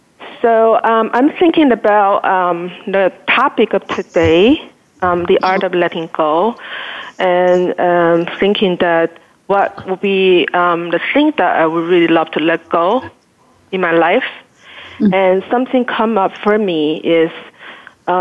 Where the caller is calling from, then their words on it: New York City, New York, United States; Hi, I'm calling from New York City.